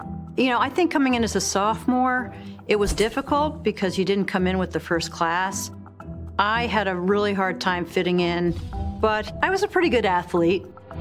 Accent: New Canaan, Connecticut, United States; I'm from New Canaan, Connecticut. I was in public school, and from there, I went to St. George's.

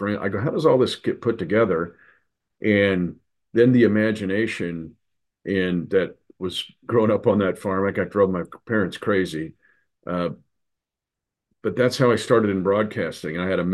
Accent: Kansas/Nebraska border, United States; now in Missouri, United States; I grew up on the Kansas-Nebraska border at the 40th parallel line.

